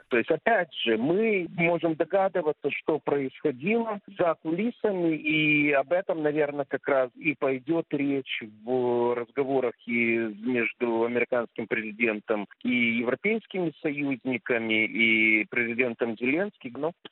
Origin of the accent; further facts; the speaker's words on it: Ukraine; У меня в паспорте было написано, что я украинец, в советском паспорте.